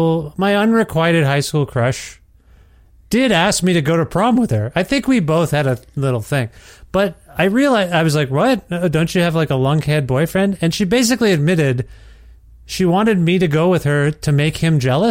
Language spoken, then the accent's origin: English; Ontario, Canada; He's from not too far from where I grew up in Ontario.